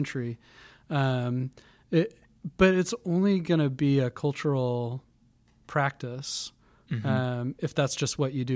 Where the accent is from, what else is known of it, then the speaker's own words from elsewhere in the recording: United States; Because it's like, well, yeah, but I am actually an American.